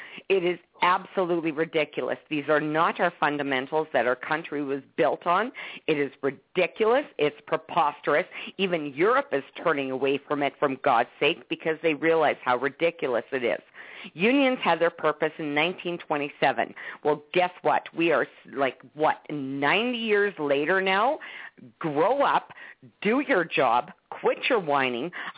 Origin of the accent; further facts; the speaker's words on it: Saskatchewan, Canada; Well, as being born and raised in Saskatchewan, I was dealt a double whammy